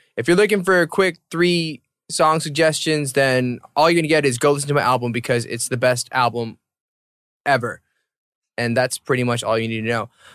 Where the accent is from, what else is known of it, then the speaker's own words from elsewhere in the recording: Atlanta, Georgia, United States; So I was born and raised in Atlanta, and people who have been keeping up with my career know that I always felt like I was never properly represented in mainstream media